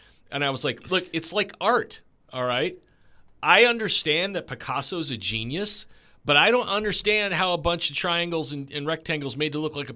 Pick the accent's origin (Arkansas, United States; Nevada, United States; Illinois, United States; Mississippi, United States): Illinois, United States; Chicago; Growing up in Chicago. You know, there's country music everywhere.